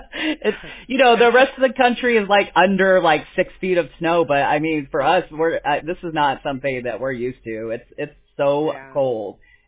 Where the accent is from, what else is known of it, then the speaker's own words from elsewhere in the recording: California, United States; born there; because I was born in California, right? So I've always lived here